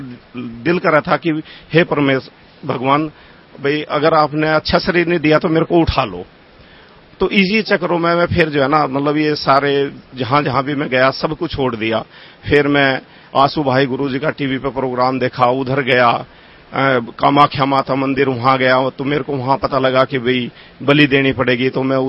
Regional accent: Narangpur, Uttar Pradesh, India; born there; हमारी इष्ट देवी साकुमरा देवी सहारनपुर जिले में है, मेरा जन्म स्थान गांव नारंगपुर जिला मेरठ में है।

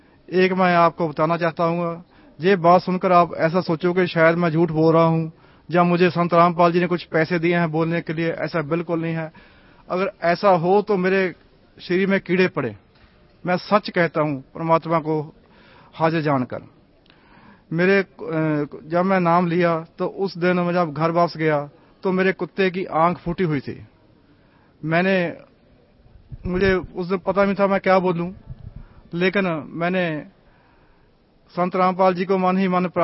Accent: Khanna, Punjab, India; मैं खन्ना पंजाब से हूँ।

